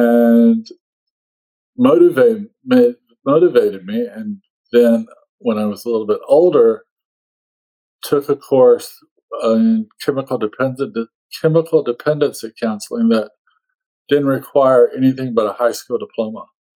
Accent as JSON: {"language": "English", "region": "Florida", "country": "United States", "tie": "born there", "said": "I guess I could say I was born in Florida."}